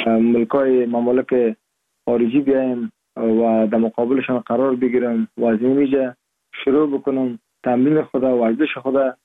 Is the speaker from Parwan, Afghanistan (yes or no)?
yes; Siagerd, Parwan, Afghanistan; moved away as an adult; now in United States; در سال 1383 در استولی سیاگرد ولایت پروان متولد شدیم